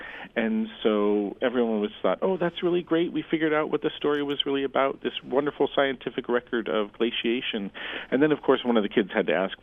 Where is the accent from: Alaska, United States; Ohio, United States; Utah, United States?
Alaska, United States; Anchorage; I was born in Bethel, and then when I was 5 days old, I was adopted by a non-Native family in Anchorage and grew up in Anchorage.